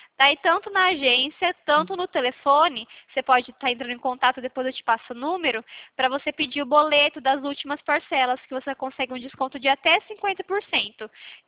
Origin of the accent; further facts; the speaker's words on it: Santo Anastácio, São Paulo, Brazil; Isso, eu sou aqui de Anastácia.